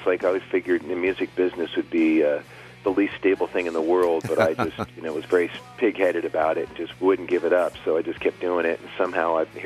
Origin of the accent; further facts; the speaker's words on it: La Habra, California, United States; Well, I grew up in La Habra, which is sort of North Orange County area.